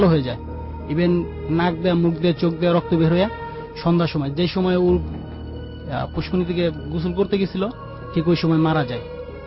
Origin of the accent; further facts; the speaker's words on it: Gazipur, Dhaka Division, Bangladesh; আমি এসেছি গাজীপুর থেকে।